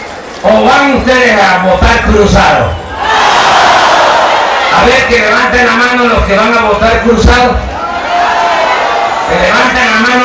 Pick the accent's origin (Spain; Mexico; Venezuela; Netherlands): Mexico; Veracruz; pues yo soy veracruzano. Yo les cuento la historia. Mi madre, mi nana, nació en Frontera, Tabasco.